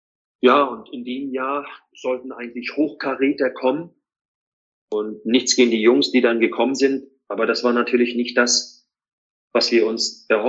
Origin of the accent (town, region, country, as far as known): East Germany, Germany; born or raised there